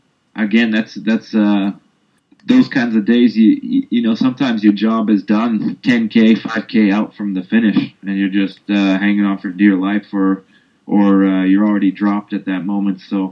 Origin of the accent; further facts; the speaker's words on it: Canada; being a Canadian